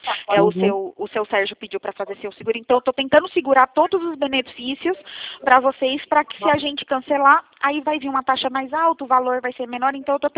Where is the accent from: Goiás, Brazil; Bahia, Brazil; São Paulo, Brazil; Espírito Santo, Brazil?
Bahia, Brazil; Isso, eu sou baiana.